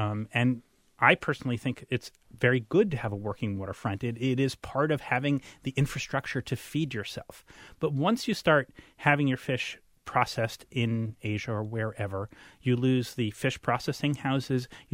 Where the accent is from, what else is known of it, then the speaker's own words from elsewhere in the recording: New York City, New York, United States; once upon a time, my hometown, New York City, had trillions of oysters